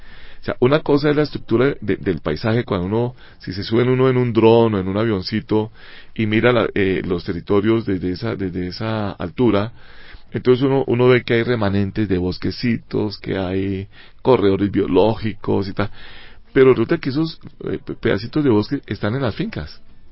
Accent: Bogotá, Colombia

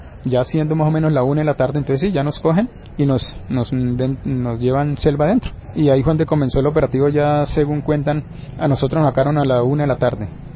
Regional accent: San José del Fragua, Caquetá, Colombia; al Caquetá, el cual era zona donde yo conocía, porque yo soy de San José del Fragua

